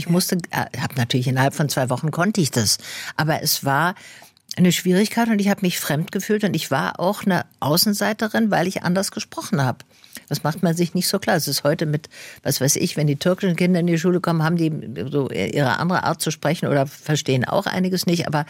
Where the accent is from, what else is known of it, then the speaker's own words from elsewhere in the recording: Tübingen, Baden-Württemberg, Germany; Ja, ich bin in Tübingen aufgewachsen. Ja. Natürlich kann ich Schwäbisch.